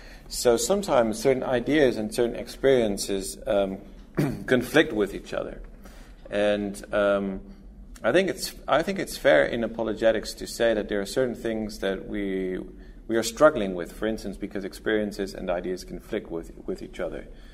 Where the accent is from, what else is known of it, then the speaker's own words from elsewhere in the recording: Netherlands; English is a second language; So I'm from the Netherlands